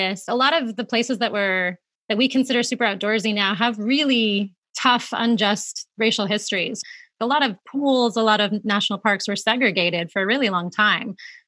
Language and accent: English; Florida, United States; So I grew up in Florida, so there was a lot of outdoors in terms of the beach, but it's a pretty flat state